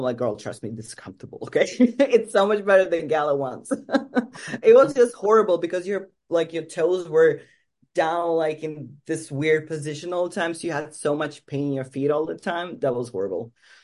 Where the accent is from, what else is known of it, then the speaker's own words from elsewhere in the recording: Gothenburg, Västra Götaland, Sweden; English is a second language; So I come from Gothenburg. It's the second largest city in Sweden, and we have theme park over there, Liseberg.